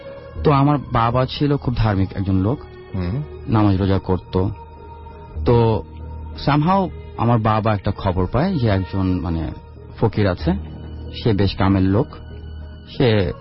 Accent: Rampura, Dhaka Division, Bangladesh; Hello রসুল ভাই … আমি এসেছি রামপুরা থেকে।

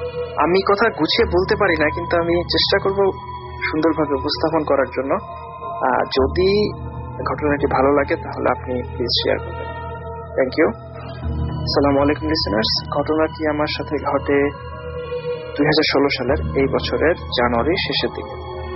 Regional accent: Sirajganj, Rajshahi Division, Bangladesh; now in China; আমি বর্তমানে চায়নাতে পড়ালেখা করছি, আর আমার দেশের বাড়ি সিরাজগঞ্জ।

